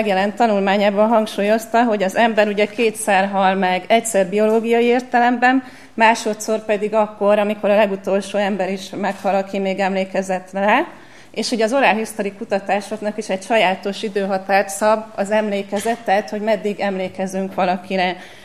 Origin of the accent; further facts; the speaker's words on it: Budafok, Budapest, Hungary; first language German; Mi mindannyian Budafokon éltünk, édesapám kőművészmester volt. Mi otthon németül beszéltünk.